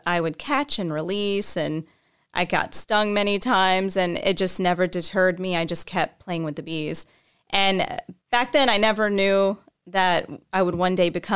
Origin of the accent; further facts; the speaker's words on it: Houston, Texas, United States; So I grew up in Houston, Texas, and I kind of started playing with the bees when I was a kid.